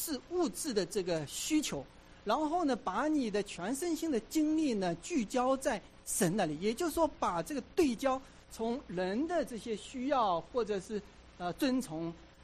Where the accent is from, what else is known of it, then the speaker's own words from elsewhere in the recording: Xiaoshan, Zhejiang, China; 我的老家是在萧山，杭州萧山啊，杭州萧山的80%以上是聚会处的这个背景，我也是在聚会处里面信主。